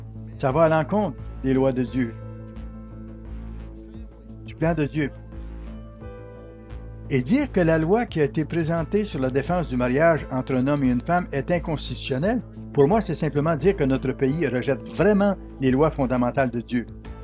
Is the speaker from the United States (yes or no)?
yes; Ohio, United States; also born or lived in Pennsylvania; j'ai grandi dans le Midwest, dans l'est du Midwest américain, en Ohio et en Pennsylvanie, dans les années 50-60.